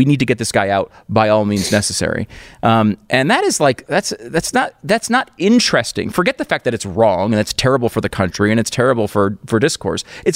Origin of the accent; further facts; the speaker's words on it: Connecticut, United States; also born or lived in New York; I was born in New York. Mm-hmm. I grew up in Connecticut.